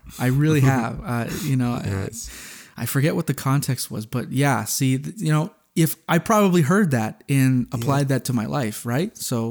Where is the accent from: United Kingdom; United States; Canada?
Canada; New Brunswick; I'm from New Brunswick, and sometimes depending on how far west you are, they go, "What?